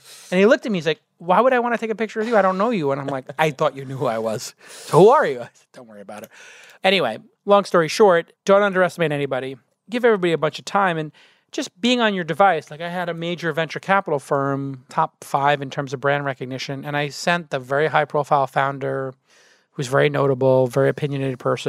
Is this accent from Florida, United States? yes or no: no; New York, United States; I grew up in New York.